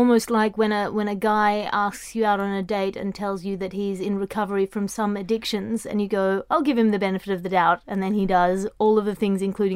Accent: Australia; I come from Australia, Andy.

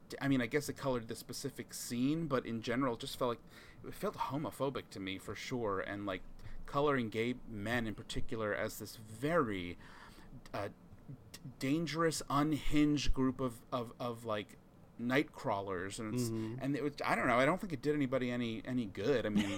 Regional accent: New York, United States; It's so my parents are from New York. I grew up in Long Island.

